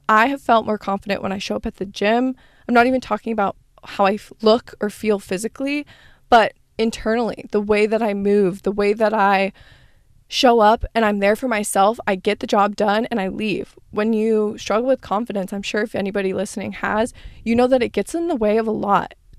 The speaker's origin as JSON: {"language": "English", "region": "Arizona", "country": "United States", "tie": "born or raised there", "lives_now": "California, United States", "said": "I grew up in Arizona, so obviously the summers are brutal. And I feel like I just look forward to colder weather so much, except now that I live in California"}